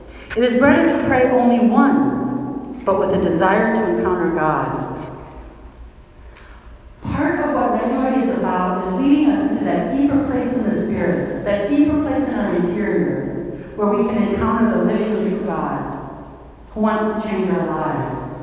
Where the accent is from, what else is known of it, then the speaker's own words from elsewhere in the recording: Chicago, Illinois, United States; I'm from Chicago. Surrounded by Catholics, but unfortunately not a lot of them are very Christian.